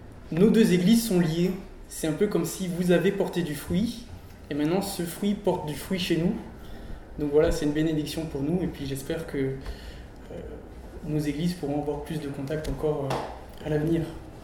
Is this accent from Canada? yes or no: no; Madagascar; accent: Malagasy; malgache, avec l'accent malgache c'est un peu différent, mais bon, on peut pas tout demander.